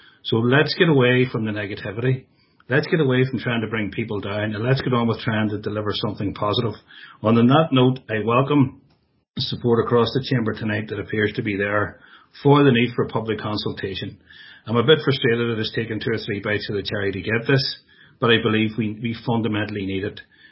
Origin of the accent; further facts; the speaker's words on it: Ballynahinch, Northern Ireland, United Kingdom; I grew up in Ballinahinch, I know what needs to be done there too